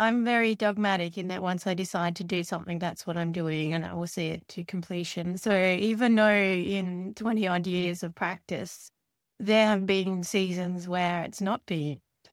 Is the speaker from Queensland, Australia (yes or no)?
no; Tasmania, Australia; because I grew up in Tasmania